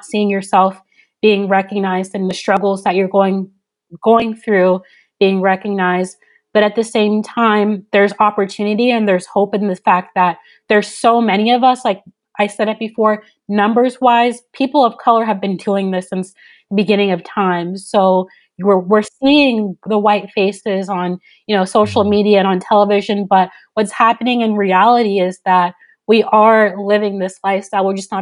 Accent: Nigeria; now in United States; I'm Nigerian, so I've been an immigrant in this country, in the United States, where I live as an outsider for as long as I can imagine.

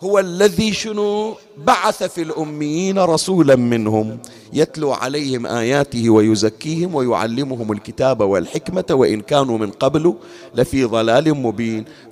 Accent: Bahrain; عندنا بالبحرين، التقيت بهم في مكتبة من المكتبات

